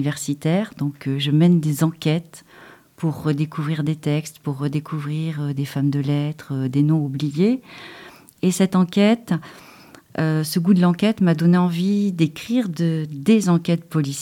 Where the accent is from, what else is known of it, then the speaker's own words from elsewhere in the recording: Bassillac, Nouvelle-Aquitaine, France; also born or lived in Périgueux; Je suis née à Périgueux, j'ai grandi à Bassillac et j'ai fait mes études à Bordeaux comme beaucoup de Périgourdins.